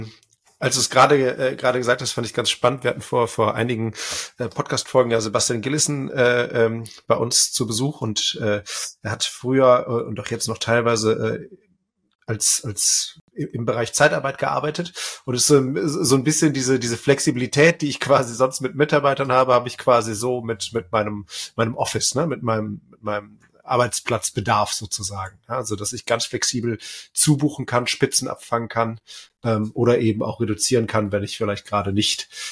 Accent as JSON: {"language": "German", "town": "Aachen", "region": "North Rhine-Westphalia", "country": "Germany", "tie": "born or raised there", "said": "ich komme vom Land, das ist hier nicht so verbreitet, wie es in meiner alten Heimat, da wo du auch herkommst, in Aachen ist."}